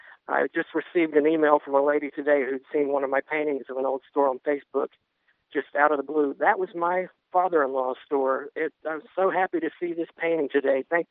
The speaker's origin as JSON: {"language": "English", "town": "Albemarle", "region": "North Carolina", "country": "United States", "tie": "born or raised there", "also_born_or_lived": "California", "said": "I grew up near Charlotte in Albemarle, which is a pretty rural area."}